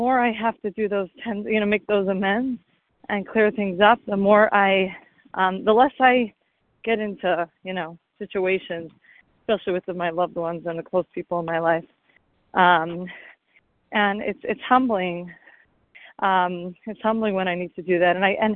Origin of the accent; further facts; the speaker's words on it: New Jersey, United States; I'm very grateful to be here. I'm from New Jersey. I'm taking a walk in the park here.